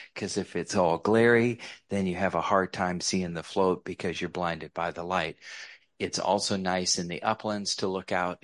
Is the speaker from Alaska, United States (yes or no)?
yes; Juneau, Alaska, United States; I grew up in Juneau, worked on commercial fishing boats starting at age 7 with my uncle through college